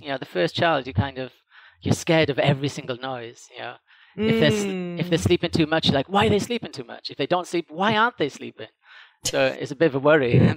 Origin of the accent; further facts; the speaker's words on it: Wales, United Kingdom; now in Spain; Well, yeah, I'm Welsh, so I speak, you know, a little bit Welsh. Of course, I speak English.